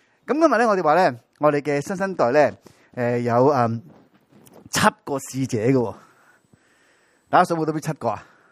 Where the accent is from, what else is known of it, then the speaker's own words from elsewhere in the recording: Hong Kong; 我相信咧就我哋作為香港人咧就都唔係好奇怪噶啦